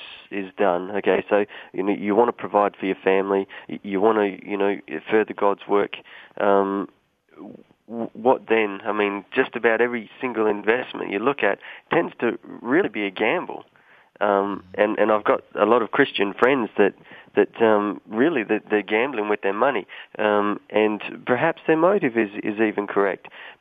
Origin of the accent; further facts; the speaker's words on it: Australia; I'm actually calling from California, but I'm just visiting from Australia, actually.